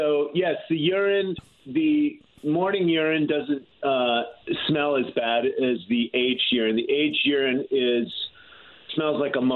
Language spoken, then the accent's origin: English; Hartford, Connecticut, United States; born there; now in Scottsdale, United States; I was born in Hartford, Connecticut.